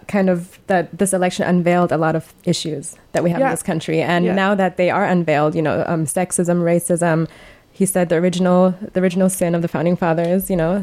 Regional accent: Germany; English is a second language; now in United States; And we're both from Germany, and we both know how that feels.

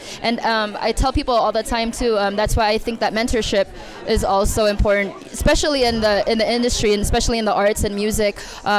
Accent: California, United States; growing up in the Bay Area, you know, we come from a community where you hear so many different languages, whether it's Spanish, Vietnamese, Chinese, Tagalog, it's all around us.

